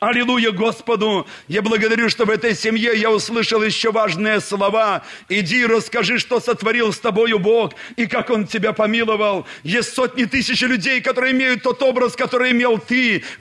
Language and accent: Russian; Borisov, Minsk Region, Belarus; now in Baranovichi, Belarus; Я родом из Борисова, приехали в Барановичи